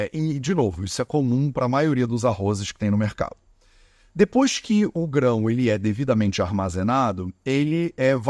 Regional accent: Rio de Janeiro, Brazil; accent: carioca; eu sou brasileiro, sou carioca, né? Nascido, criado com esse sotaque aqui complicado.

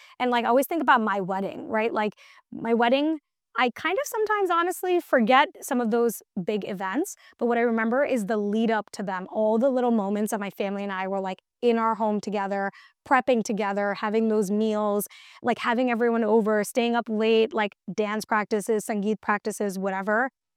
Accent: Mumbai, Maharashtra, India; thinking about growing up in Bombay or whatever it is.

